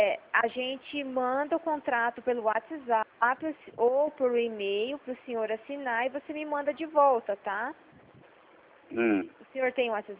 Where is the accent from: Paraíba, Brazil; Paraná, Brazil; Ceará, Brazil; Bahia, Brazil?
Paraná, Brazil; Maringá; Eu sou Maringá.